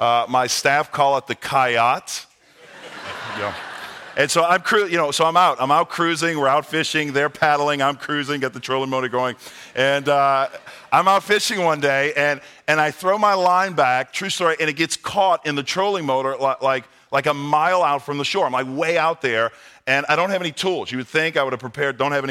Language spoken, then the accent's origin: English; New Orleans, Louisiana, United States; now in Nashville, United States; Being born and raised in New Orleans, you would think I did a lot of fishing, but I didn't. But I moved to the Nashville area